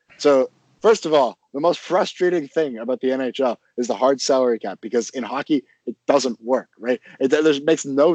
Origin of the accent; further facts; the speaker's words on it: Florida, United States; I mean, I grew up in Florida.